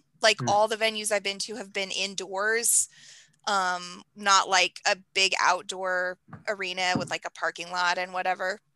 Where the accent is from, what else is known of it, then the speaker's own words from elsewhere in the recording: Oregon, United States; moved away; because I grew up in Oregon.